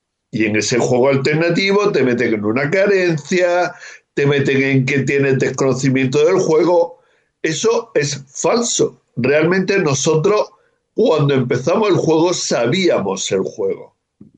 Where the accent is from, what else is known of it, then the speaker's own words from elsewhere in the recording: Loja, Andalusia, Spain; Había un hombre muy, muy querido por mí en Loja, en mi pueblo